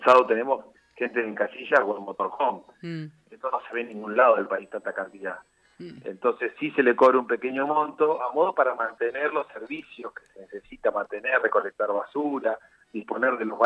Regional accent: Patagonia, Argentina; No, no somos el Caribe, somos la Patagonia Argentina, y es una playa preciosísima de nuestra Patagonia y de nuestro país.

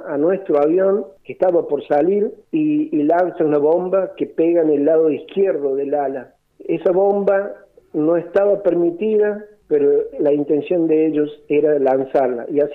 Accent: Villa Mercedes, San Luis, Argentina; also born or lived in Reconquista; a pesar de que soy de aquí de Villa Mercedes, nacido en este lugar, en esta queridísima provincia de San Luis, fui trasladado a Reconquista en el año 82

